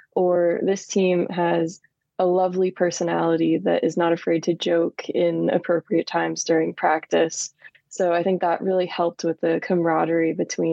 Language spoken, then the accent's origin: English; New Jersey, United States; now in Massachusetts, United States; Ashley and I are both not original Massachusetts residents. I'm from New Jersey, and that's about 4 or 5 hours away.